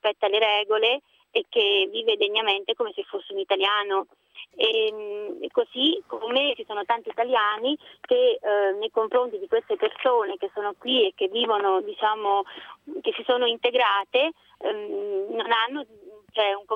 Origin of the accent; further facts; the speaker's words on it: Campania, Italy; now in Milan, Italy; io sono campana da quando sono venuta qui a Milano